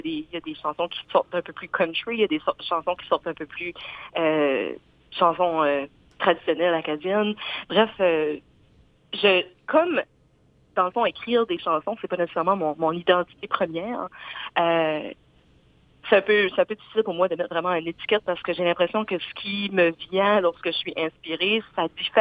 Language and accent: French; Tracadie, New Brunswick, Canada; Moi, je suis de Tracadie.